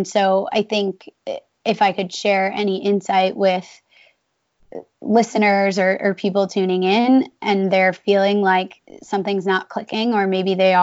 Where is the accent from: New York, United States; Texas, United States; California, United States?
New York, United States; Long Island; growing up on Long Island. And what I grew up with was really seeing all of my family and pretty much everybody that I knew working in a very traditional job.